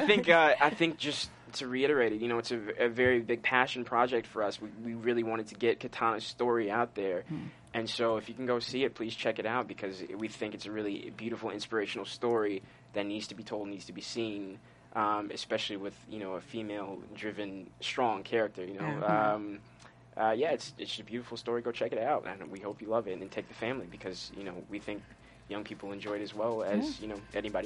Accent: Minneapolis, Minnesota, United States; I'm from Minnesota, Minneapolis, Minnesota.

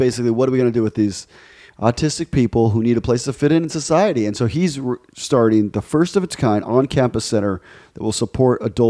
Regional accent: Ecuador; I grew up in Ecuador, and I had just telling stories like, you know, you guys remember in Ecuador in the 80s, you ride the bus

